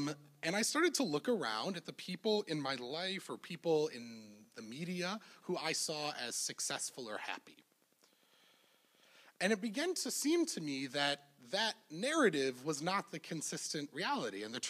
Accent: Evanston, Illinois, United States; So I grew up in Evanston, not too far away from here

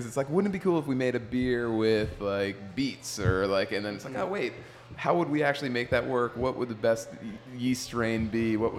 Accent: Massachusetts, United States; I'm originally from Massachusetts.

